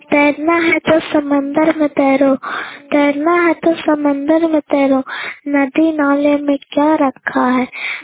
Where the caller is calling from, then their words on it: Lalanpur Pirpar, Bihar, India; मैं नालंदा जिला और प्रखंड इस्लामपुर से सकरी पंचायत से बोल रही हूँ। मेरा गांव का नाम लालनपुर पीरपर है।